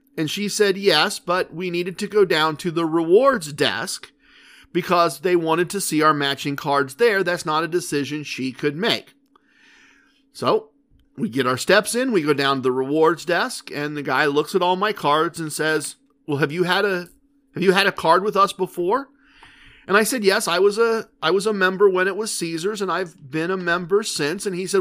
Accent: Ohio, United States; I'm sorry, we're from Ohio. We don't get here very often.

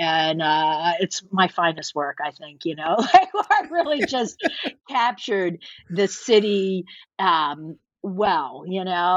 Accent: Philadelphia, Pennsylvania, United States; well, I'm from Philadelphia. Deal with it.

